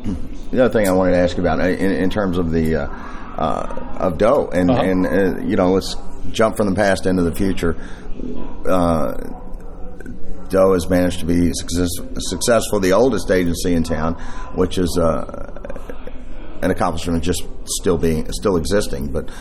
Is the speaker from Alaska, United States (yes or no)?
no; Louisville, Kentucky, United States; I love walking around those places and seeing that history of the city of Louisville, my hometown.